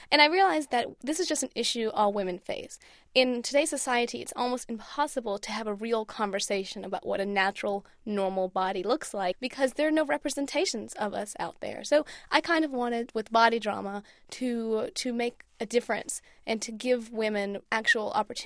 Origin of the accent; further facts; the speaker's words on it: Virginia, United States; because growing up in Southern Virginia, it was really important to me to be a strong woman.